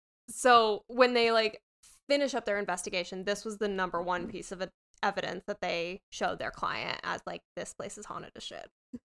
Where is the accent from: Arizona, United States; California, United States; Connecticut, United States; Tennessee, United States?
Connecticut, United States; Moosup; I grew up in Moosup, and me and my friend went there with our two girlfriends when we were younger